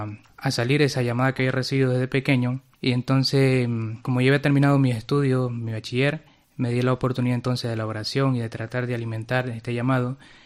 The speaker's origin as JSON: {"language": "Spanish", "country": "Nicaragua", "said": "yo tengo la edad de 23 años, soy de Nicaragua."}